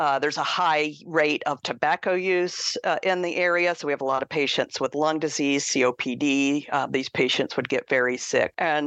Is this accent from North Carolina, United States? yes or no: yes; Franklin, North Carolina, United States; I grew up in Western North Carolina, very, very rural place, very small town, Franklin, North Carolina.